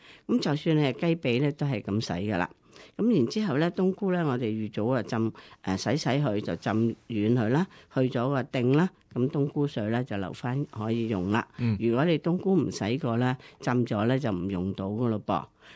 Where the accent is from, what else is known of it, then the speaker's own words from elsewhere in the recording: Guangdong, China; 咁如果你真係話我哋廣府人唔係好慣嘅咧